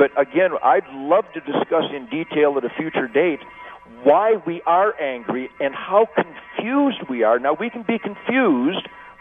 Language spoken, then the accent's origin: English; Detroit, Michigan, United States; born there; I was born in Detroit in 1948, and I was there in the heat and the fire of the 67 riots